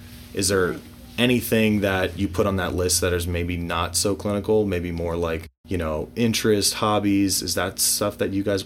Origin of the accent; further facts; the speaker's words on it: San Diego, California, United States; back home where I grew up in San Diego